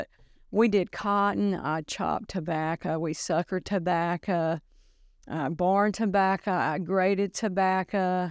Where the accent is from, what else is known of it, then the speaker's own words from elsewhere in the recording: United States; Well, you know, I did grow up in Johnston County. I was a rural gal, grew up in the country.